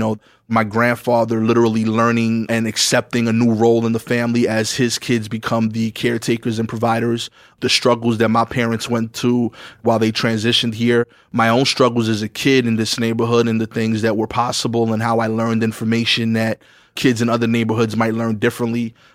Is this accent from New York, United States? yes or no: yes; New York City, New York, United States; I grew up on Pickens and Montauk. We actually still own the house that I grew up in.